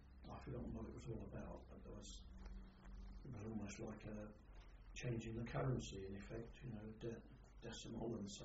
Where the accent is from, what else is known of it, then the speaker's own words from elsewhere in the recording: Stanley, Yorkshire and the Humber, United Kingdom; born there; I was born in Stanley, I think what happened was that it followed the usual pattern with families, that mother went back to Yorkshire from London, where they were living at the time, to have the baby.